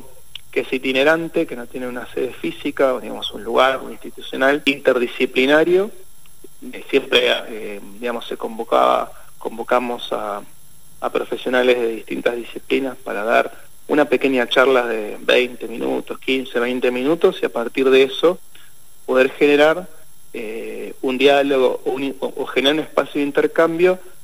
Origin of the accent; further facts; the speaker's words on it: Buenos Aires, Argentina; originariamente soy de Buenos Aires